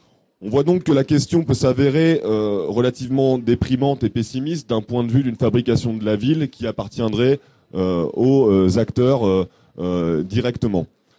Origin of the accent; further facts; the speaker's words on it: Caen, Normandy, France; Moi, je suis de Caen, je suis pas de Bordeaux